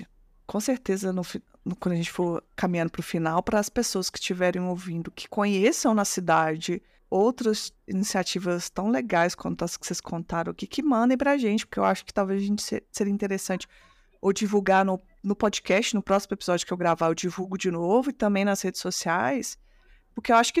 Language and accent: Portuguese; Minas Gerais, Brazil; Ai, eu sou mineira, né?